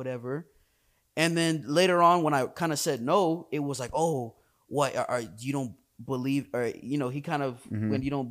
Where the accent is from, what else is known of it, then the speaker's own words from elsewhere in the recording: Florida, United States; I'm from Broward.